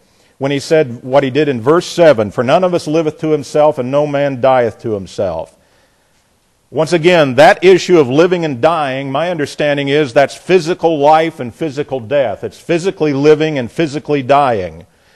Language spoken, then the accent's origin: English; Indiana, United States; You know, I came down here from Indiana.